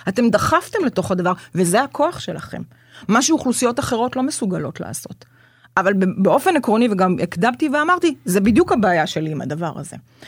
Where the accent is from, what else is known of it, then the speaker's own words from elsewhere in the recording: Migdal HaEmek, Northern District, Israel; אז זוכר מה אמרתי לך, גדלתי במגדל העמק.